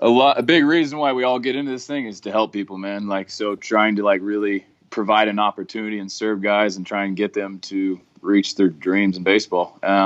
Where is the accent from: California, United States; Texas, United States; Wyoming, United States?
California, United States; So I'm from California, right outside San Francisco, the Bay Area, born and raised out there.